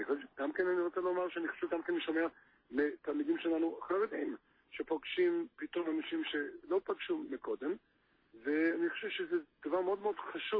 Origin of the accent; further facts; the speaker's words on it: United States; אני אמריקאי במקור.